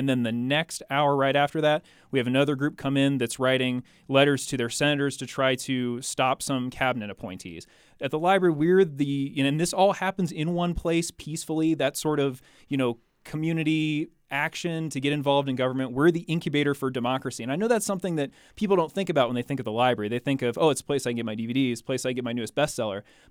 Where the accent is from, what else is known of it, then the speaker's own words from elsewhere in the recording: Ohio, United States; I'm from Central Ohio